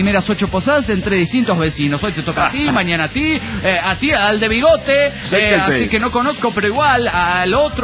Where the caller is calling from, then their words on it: Cochabamba, Bolivia; de Cochabamba, Bolivia.